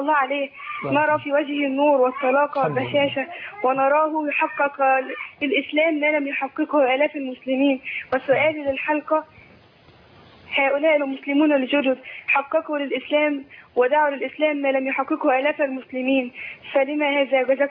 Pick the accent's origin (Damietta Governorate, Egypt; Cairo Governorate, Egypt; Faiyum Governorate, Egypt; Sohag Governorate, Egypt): Faiyum Governorate, Egypt; Faiyum; من الفيوم.